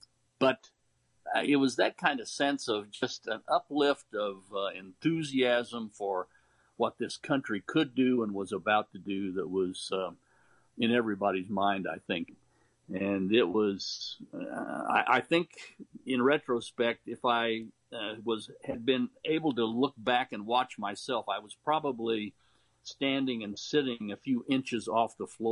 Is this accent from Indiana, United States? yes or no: yes; Bedford, Indiana, United States; in our house I grew up in Bedford, Indiana